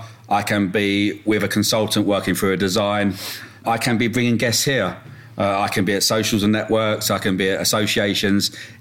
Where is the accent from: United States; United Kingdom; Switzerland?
United Kingdom; London; originally, Brad, I, as you know as well, I grew up in London.